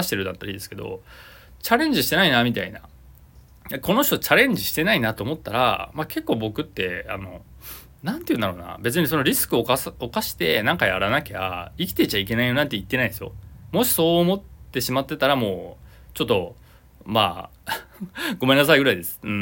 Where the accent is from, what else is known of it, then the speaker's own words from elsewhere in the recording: Nagoya, Aichi, Japan; こちら地元名古屋もね入ってきましたけど